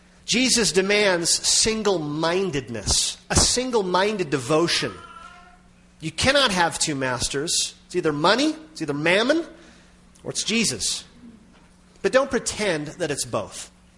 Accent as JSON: {"language": "English", "region": "Minnesota", "country": "United States", "tie": "born or raised there", "said": "We grew up in Minnesota, agricultural area, and in the summer times, the farmers would hire out bean walkers is what they called them"}